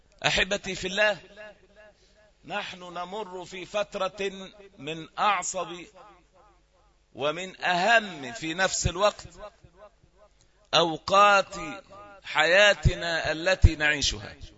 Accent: Egypt; 11 يوما مرت بأمة بلادنا مصر

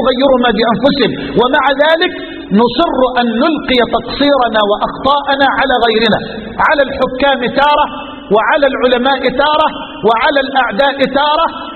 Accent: Egypt; قصة رجل عندنا في مصر من الأغنياء

